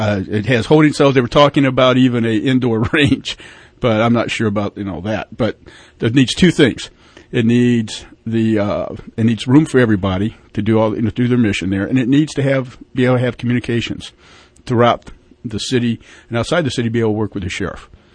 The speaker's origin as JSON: {"language": "English", "country": "United States", "said": "I mean, we being the American people. And you know what? We and the American people spoke."}